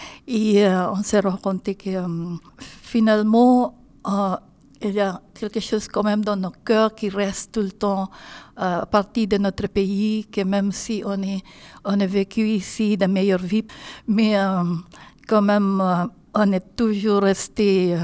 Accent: Philippines; moved away; je viens de Philippines.

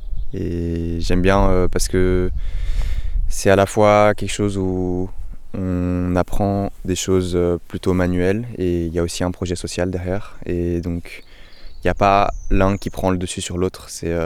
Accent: Brussels, Belgium; De Belgique, Bruxelles.

